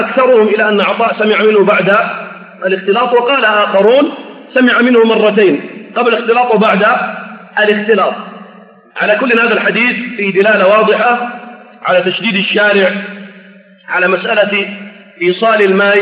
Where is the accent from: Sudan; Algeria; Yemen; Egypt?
Sudan; عندنا في السودان مثلا تسمى بالمشاط مثلا أو بالمسايل تشد على الرأس